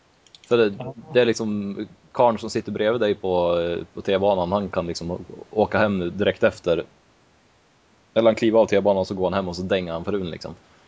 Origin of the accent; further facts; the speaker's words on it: Hudiksvall, Gävleborg County, Sweden; man kan ju inte jämföra Stockholm och typ Hudiksvall där vi kommer ifrån.